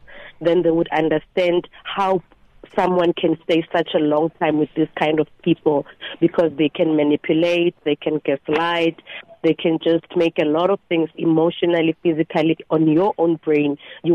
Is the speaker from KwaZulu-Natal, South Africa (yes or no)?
no; Soweto, Gauteng, South Africa; I was born, bred and raised in Soweto, mm-hmm. in Mdeni, but I grew up in Middleland.